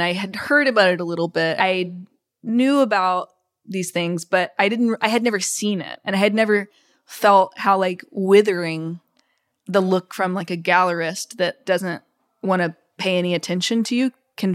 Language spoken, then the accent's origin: English; Mississippi, United States; I think I have sometimes had a resistance to talking about like growing up in Mississippi